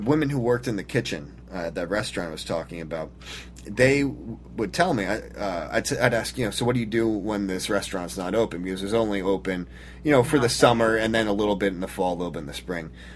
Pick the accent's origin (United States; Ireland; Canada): Ireland; We're Irish. We can.